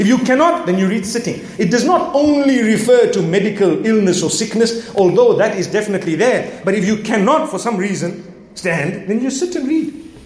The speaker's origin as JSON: {"language": "English", "country": "Zimbabwe", "said": "I come from Zimbabwe where, subhanAllah, the farming is quite a big thing."}